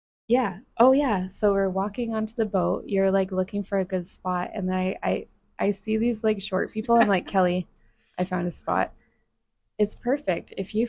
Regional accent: Canada; Yeah, I'm Canadian and I don't like maple syrup.

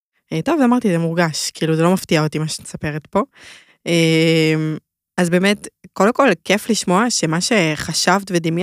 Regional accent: Hadera, Haifa District, Israel; אני באה מחדרה

